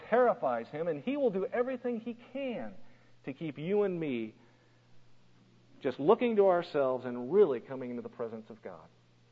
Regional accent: Colorado, United States; now in Missouri, United States; You know, growing up in Colorado, I actually had less water in Colorado than we do here in Missouri, which isn't a lot.

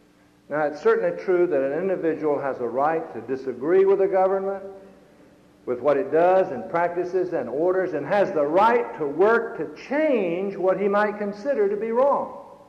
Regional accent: Southern United States, United States; As a Southerner, I have to look back and say, boy, was he right.

